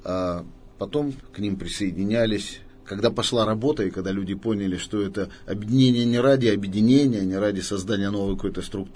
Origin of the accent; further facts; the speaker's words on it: Korkino, Chelyabinsk Oblast, Russia; born there; Я родился на Южном Урале, в небольшом, продымленном насквозь шахтерском городке Коркино, который славен самым глубоким в Европе каменноугольным разрезом и талантливыми людьми, которые там живут.